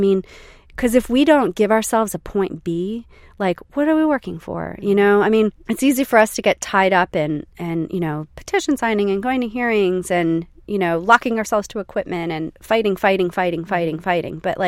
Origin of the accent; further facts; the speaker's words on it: Pennsylvania, United States; I grew up in Pennsylvania, and when I saw it happening in Pennsylvania